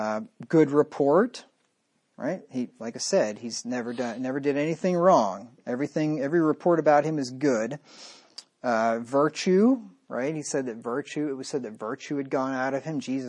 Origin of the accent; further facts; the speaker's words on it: Pennsylvania, United States; moved away as an adult; now in Missouri, United States; I've lived in Missouri longer than I have lived in any other place since I moved from Pennsylvania, where I was born 23 years ago after graduating high school.